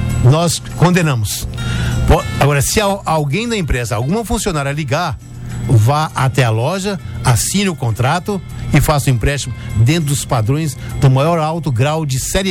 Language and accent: Portuguese; Mutans, Bahia, Brazil; eu nasci aqui em Mutans. Tenho a honra e o prazer, o orgulho de dizer que sou baiano da gema, guanambiense de Mutans.